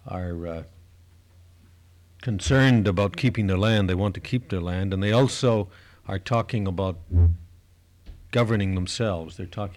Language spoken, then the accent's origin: English; Canada; I'm from Canada, and I spent 3 years in the Canadian Arctic